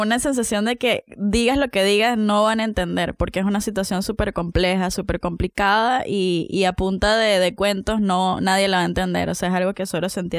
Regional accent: Venezuela; prefiero decir que soy de un estado X de Brasil o que soy de Colombia a veces, para no tener que calarme ese, ay, ¿cómo está todo en Venezuela?

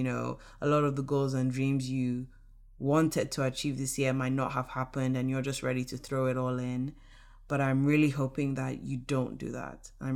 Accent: Nigeria; I was born and raised in Nigeria, so, and I go back and visit regularly. My parents live in Nigeria, my brothers live in Nigeria, my best friends live in Nigeria

